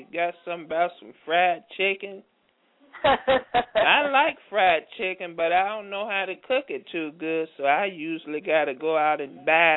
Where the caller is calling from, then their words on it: Virginia Beach, Virginia, United States; Virginia Beach, Virginia, to be exact.